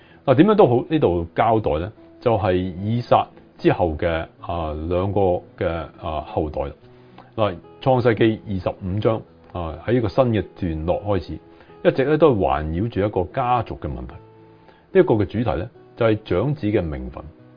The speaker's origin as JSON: {"language": "Cantonese", "country": "Hong Kong", "tie": "born or raised there", "said": "我喺香港長大嘅，"}